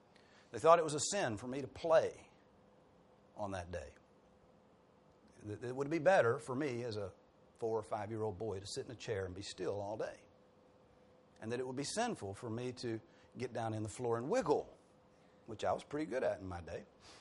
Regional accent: the South, United States; You know, I come from the South, not far from here. It's a lot different from here, though, because it was a small town.

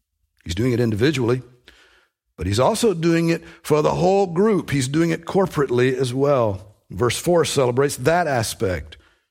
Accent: Georgia, United States; also born or lived in Texas; When I lived in Texas, I got a whole new perspective on the value of shade. I'm from Georgia, and it's hot enough in Georgia, but it's a lot hotter in Texas, and there's a lot less shade.

